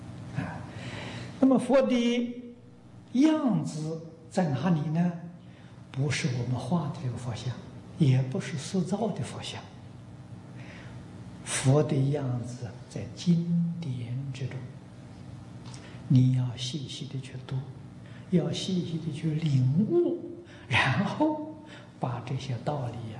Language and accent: Chinese; China; 我们小的时候在大陆家乡过年